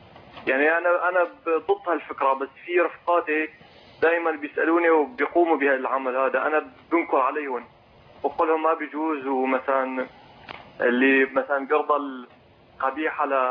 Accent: Syria; now in Cyprus; أنا الحقيقة من سوريا بس مقيم في قبرص حاليا.

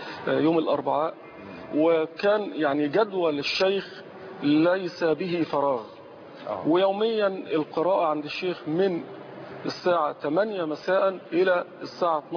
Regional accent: Cairo, Cairo Governorate, Egypt; كنت طفلا صغيرا يعني وأنا ابن 4 سنين وأنا من مواليد حي حدائق القبة

